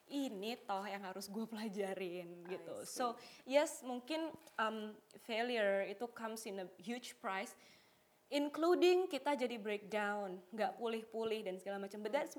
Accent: Yogyakarta, Special Region of Yogyakarta, Indonesia; now in Jakarta, Indonesia; karena aku kan orang Jogja, Mbak Judit. Kita baru pindah Jakarta tuh mungkin 3 bulanan yang lalu lah gitu.

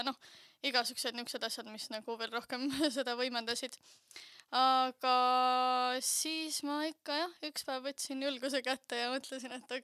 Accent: Jõgeva, Jõgeva County, Estonia; ma olen Jõgevalt pärit ja ma alustasin ka Jõgeval, nii et...

